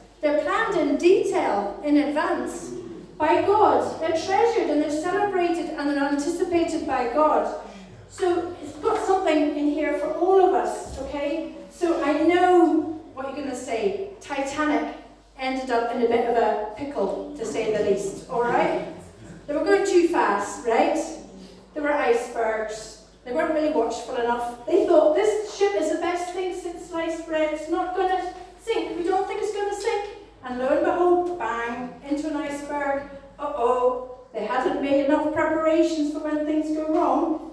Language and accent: English; Belfast, Northern Ireland, United Kingdom; you might not know from my accent, but Belfast.